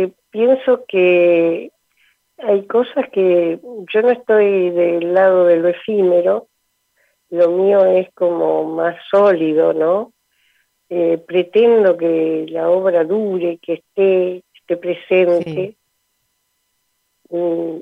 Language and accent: Spanish; Buenos Aires, Argentina; Soy una porteña y de Boedo, para colmo, lo cual no es ningún elogio, pero aquí estoy afincada